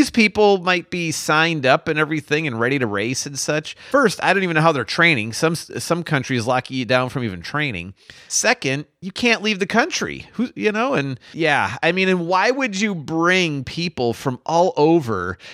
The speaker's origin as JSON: {"language": "English", "town": "Chicago", "region": "Illinois", "country": "United States", "tie": "born or raised there", "said": "I grew up in Chicago, you know, and, and oftentimes people are like, oh, where, you know, where'd you grow up and stuff? I would always say Chicago"}